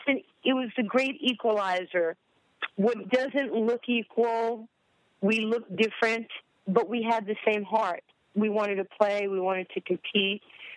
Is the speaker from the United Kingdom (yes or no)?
no; New York, United States; I was so embarrassed when I was growing up in New York